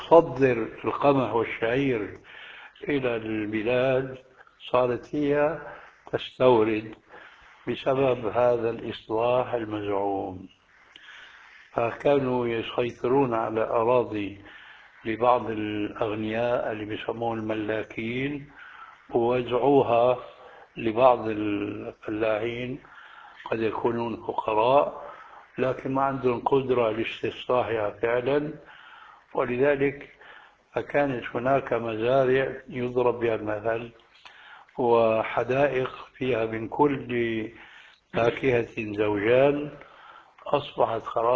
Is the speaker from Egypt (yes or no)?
no; Syria; فهذا كما وقع عندنا في سوريا وربما في بلاد أخرى